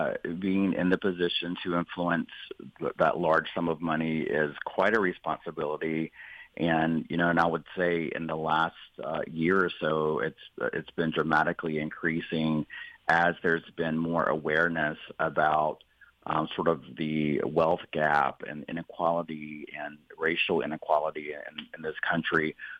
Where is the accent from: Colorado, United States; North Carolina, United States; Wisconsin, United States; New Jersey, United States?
North Carolina, United States; So, as you mentioned, I'm Native American. I'm an enrolled member of the Lumbee Tribe in North Carolina, which is where I grew up. Came from a family that did not have a lot of money or wealth.